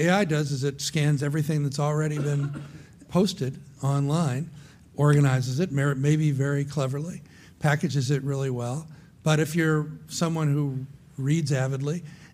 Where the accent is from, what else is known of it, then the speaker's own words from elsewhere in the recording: Maryland, United States; even back in 1965, when I was growing up in Baltimore County, if a realtor showed a home to a black family, it had to be reported to the police.